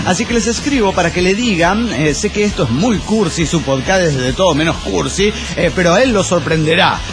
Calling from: Oruro, Bolivia; de Oruro.

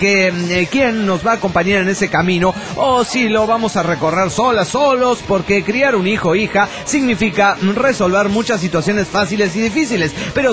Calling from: Monterrey, Nuevo León, Mexico; de Monterrey, Nuevo León, México.

